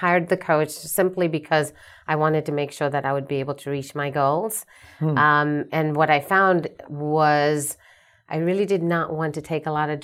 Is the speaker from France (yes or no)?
no; England, United Kingdom; I'm from England.